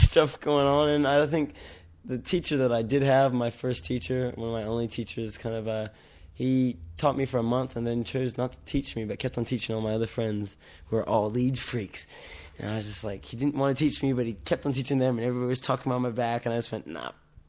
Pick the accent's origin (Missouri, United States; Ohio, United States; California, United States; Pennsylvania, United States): California, United States; born there; moved away; I was born in California, and I came here in 86. I'm half Australian, half American, and my dad's Australian